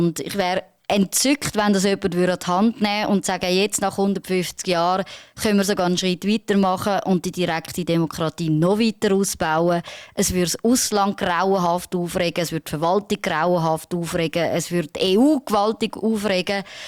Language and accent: German; Switzerland